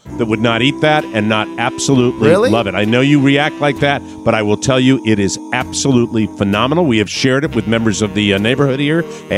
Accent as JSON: {"language": "English", "town": "Dillsburg", "region": "Pennsylvania", "country": "United States", "tie": "born or raised there", "lives_now": "Hagerstown, United States", "said": "I was caught by surprise last week to hear you mention a restaurant located in my hometown, Paul's Pancake Barn in Dillsburg, Pennsylvania."}